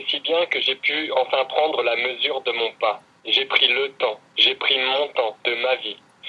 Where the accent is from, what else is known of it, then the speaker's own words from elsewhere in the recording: Saint-Denis, Réunion; born there; je suis né à Saint-Denis de La Réunion.